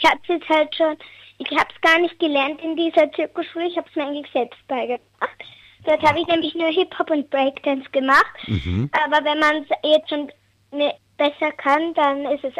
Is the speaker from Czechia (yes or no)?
no; Weiz, Styria, Austria; Also ich bin 10 Jahre alt und ich komme aus der Steiermark.